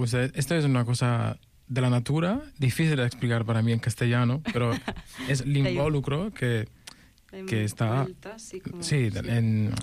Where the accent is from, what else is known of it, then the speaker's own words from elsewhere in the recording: Apulia, Italy; La meva comarca. No, la meva regió.